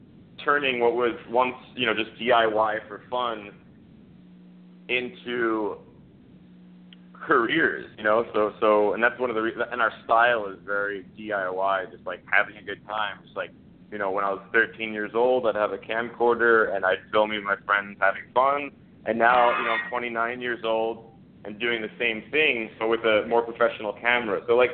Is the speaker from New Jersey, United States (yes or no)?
yes; Highland Park, New Jersey, United States; we're actually all from Highland Park, New Jersey. We all grew up together